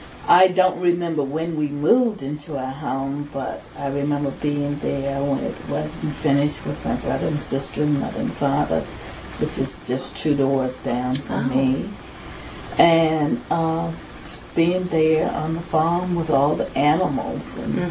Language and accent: English; Esmont, Virginia, United States; born there; I was born in Esmont, Virginia.